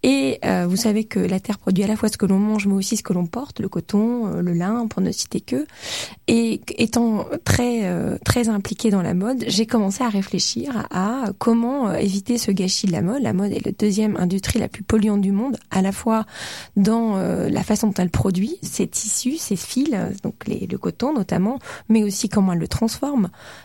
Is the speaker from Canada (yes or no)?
no; Hauts-de-France, France; Moi, je suis originaire du Nord, je suis fille d'agriculteur, donc ça veut dire que j'ai grandi à la campagne. J'ai grandi dans un univers réellement connecté à la nature.